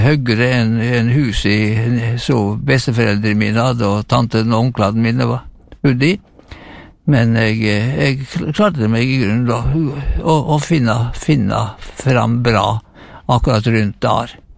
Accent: Lærdal, Vestland, Norway; jeg liker å si at jeg er fra Lærdalen, jeg var født i Lærdalen

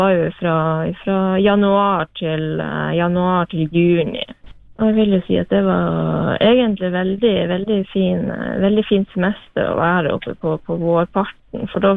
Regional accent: Marifjøra, Vestland, Norway; now in Kjerringøy, Norway; Jeg kommer da fra Marifjøra. Litt utenfor Marifjøra på Eikjøstrand der.

